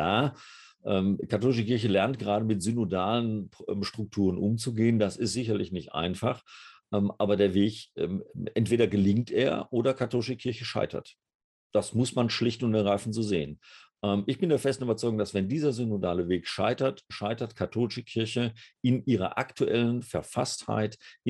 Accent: North Rhine-Westphalia, Germany; Ich komme ja aus dem Ruhrgebiet, insofern würde man jetzt hier sagen, ja, ist ja auch so.

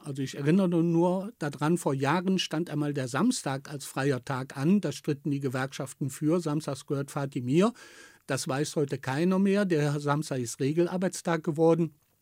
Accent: Düsseldorf, North Rhine-Westphalia, Germany; ich komme aus Düsseldorf

